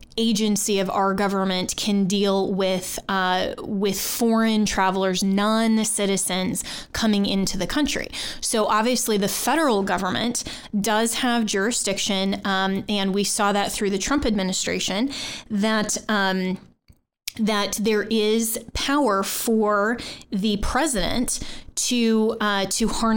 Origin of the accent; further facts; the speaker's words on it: Colorado, United States; if I am going from Washington, D.C. back to my home state of Colorado.